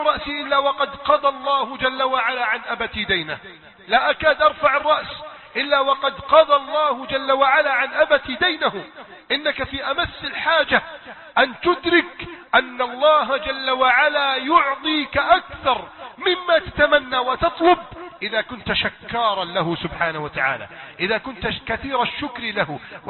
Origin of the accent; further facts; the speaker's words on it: Egypt; بلدنا مصر